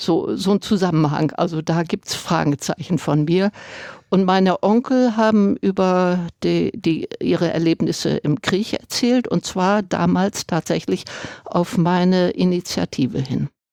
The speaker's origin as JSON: {"language": "German", "town": "Dresden", "region": "Saxony", "country": "Germany", "tie": "born there", "said": "ich bin in Dresden geboren."}